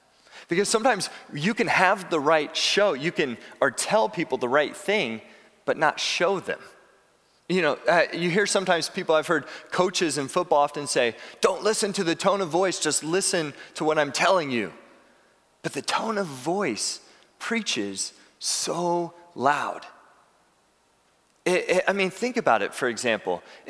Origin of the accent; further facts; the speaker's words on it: California, United States; I have a good friend who I grew up with here in California